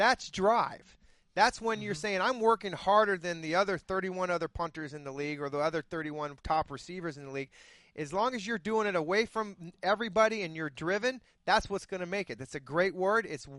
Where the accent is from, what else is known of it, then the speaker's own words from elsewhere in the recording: Arizona, United States; I had to go out on the field, especially growing up in Arizona. 115 degrees out.